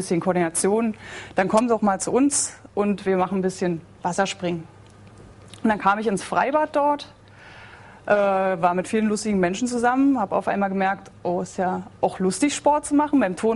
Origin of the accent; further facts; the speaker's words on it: Berlin, Germany; ich bin im Ostteil der Stadt groß geworden. Ich bin also Ostberlinerin